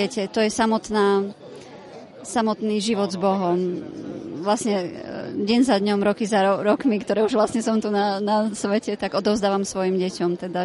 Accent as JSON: {"language": "Slovak", "town": "Michalovce", "region": "Košice Region", "country": "Slovakia", "said": "Sme z Michaloviec."}